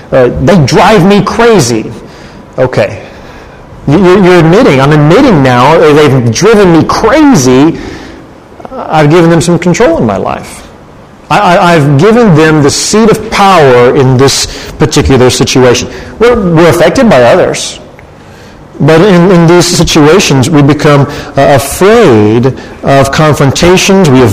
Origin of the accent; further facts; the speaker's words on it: the South, United States; I say buggy, I'm from the South, the cart.